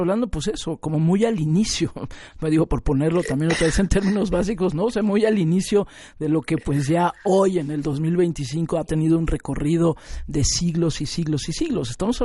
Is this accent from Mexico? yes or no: yes; State of Mexico, Mexico; durante una época de mi infancia aquí en México me tocó vivir pues prácticamente enfrente de un seminario de agustinos, aquí ¿no? en el Estado de México.